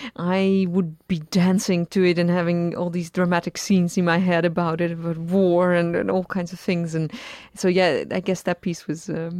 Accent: Utrecht, Netherlands; English is a second language; Close to Amsterdam. Close. I grew up near Utrecht, which is, well, I mean, in American standards, that's, I mean, 40 minutes away, so that's like nothing. But to us, it's a totally different region.

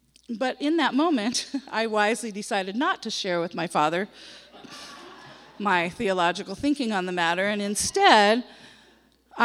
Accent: California, United States; the church that I grew up in Southern California

